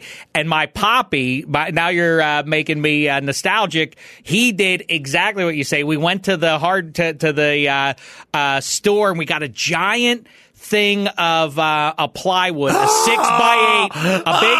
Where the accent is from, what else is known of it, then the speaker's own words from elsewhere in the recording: Pittsburgh, Pennsylvania, United States; No, I said I'm from Pittsburgh, Western Pennsylvania area